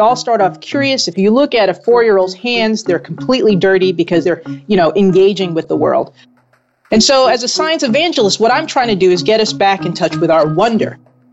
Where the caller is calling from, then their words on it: New Haven, Connecticut, United States; I'm in New Haven, Connecticut.